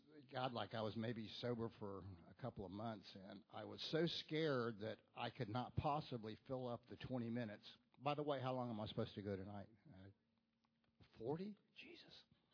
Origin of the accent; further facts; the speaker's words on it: Tampa, Florida, United States; But anyway, I was born in Tampa, rare Tampa native.